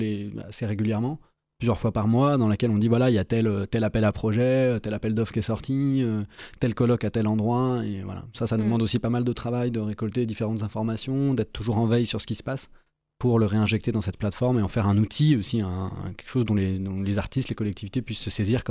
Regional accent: Centre-Val de Loire, France

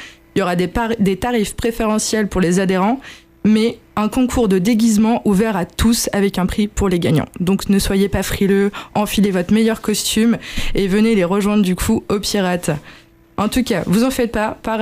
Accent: Blois, Centre-Val de Loire, France; je viens de Blois

